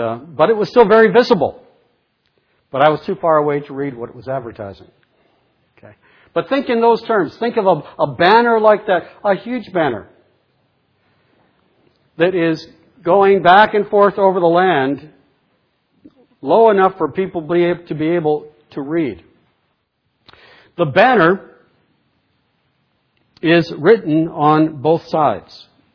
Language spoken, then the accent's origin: English; East Coast, United States; When I was growing up on the East Coast, we'd go to the beach in Massachusetts and in Lynn